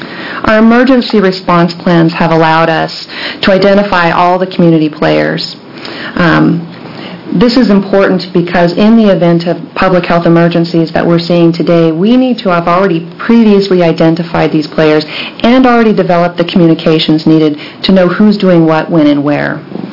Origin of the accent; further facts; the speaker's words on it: Oregon, United States; I'm from Umatilla County, and I'm the administrator of that county health department.